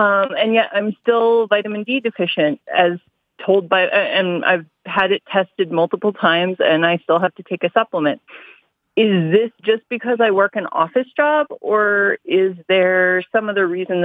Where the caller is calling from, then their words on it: Denver, Colorado, United States; I am calling from sunny Denver, Colorado.